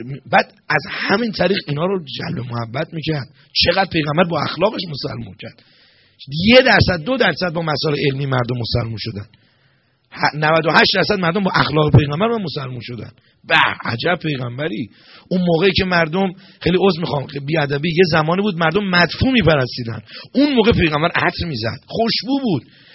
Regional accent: Iran; ما نجات پرست نیستیم که بگیم حالا چون ما بچه ایرانیم

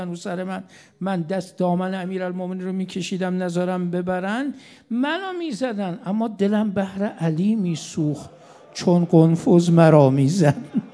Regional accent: Mashhad, Razavi Khorasan, Iran; مشهدی ها ما تو شهر خودمون واقعا این رسم هست، میگیم دورت بگردیم و واقعا اینجوری هست

